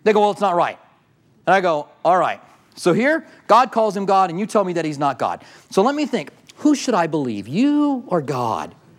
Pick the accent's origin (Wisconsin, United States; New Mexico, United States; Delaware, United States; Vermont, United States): New Mexico, United States; Albuquerque; When I was a child, I used to lay in the grass in our front yard. I grew up in Albuquerque.